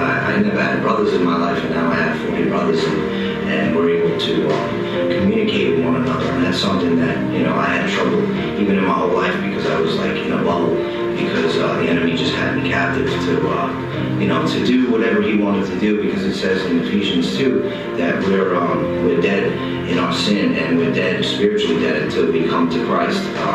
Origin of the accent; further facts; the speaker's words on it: Staten Island, New York, United States; I'm from Staten Island, New York. I've been at the Colony of Mercy for 7 months now.